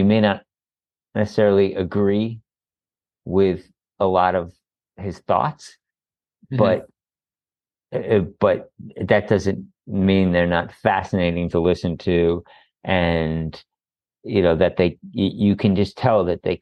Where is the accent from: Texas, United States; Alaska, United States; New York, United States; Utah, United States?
New York, United States; I'm completely biased as a New Yorker.